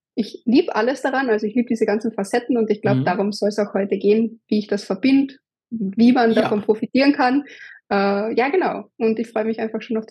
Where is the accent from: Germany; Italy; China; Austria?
Austria; ich komme aus Österreich.